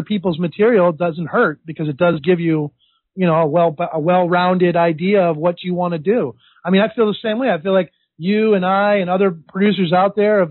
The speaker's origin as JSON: {"language": "English", "town": "Chatham", "region": "New Jersey", "country": "United States", "tie": "born or raised there", "said": "I've actually gone up in front of a judge before in my hometown of Chatham, the second richest town in America."}